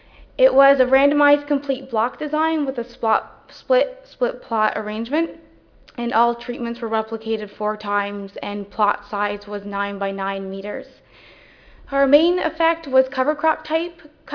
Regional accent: Ontario, Canada; I'm hailing from Ontario

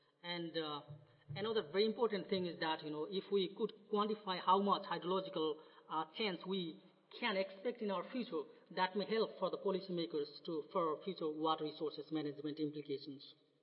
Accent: Nepal; now in United States; I'm originally from Nepal. I did my PhD from Baylor University, Texas, and I'm working as a postdoctoral research associate at South Dakota State University

